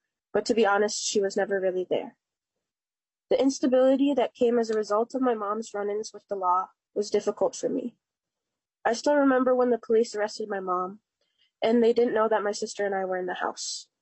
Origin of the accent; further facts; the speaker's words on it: Bemidji, Minnesota, United States; I was born in Bemidji, Minnesota, and have lived here for most of my life.